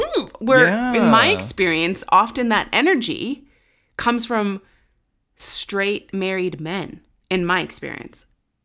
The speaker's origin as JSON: {"language": "English", "country": "Canada", "said": "A, we are Canadian."}